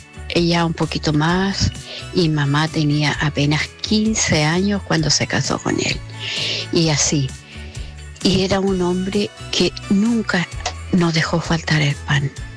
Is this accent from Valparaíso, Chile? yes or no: no; Rupanco, Los Lagos, Chile; born there; Después, cuando nosotros nacimos en Rupanco, nacimos tres hermanos.